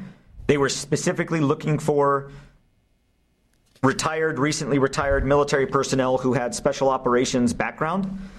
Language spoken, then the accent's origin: English; United States; concerns me as an American.